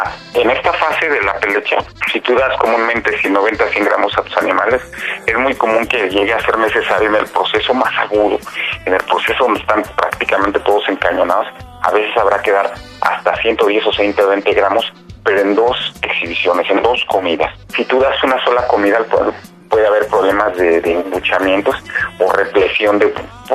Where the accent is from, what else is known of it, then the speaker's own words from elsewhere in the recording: Mexico; nuestra parte como gallegos, pero sobre todo como patriotas, como mexicanos